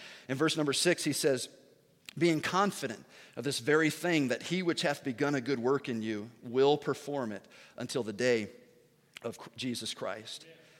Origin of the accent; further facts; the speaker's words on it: Danvers, Massachusetts, United States; where I grew up in Danvers, the pastor there